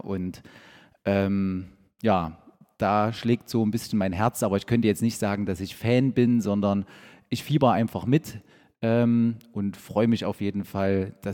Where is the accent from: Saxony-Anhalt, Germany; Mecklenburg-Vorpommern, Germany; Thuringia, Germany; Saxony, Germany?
Thuringia, Germany; Rudolstadt; Also ich habe ein halbes Jahr vorher in meiner Heimat in Rudolstadt quasi begonnen.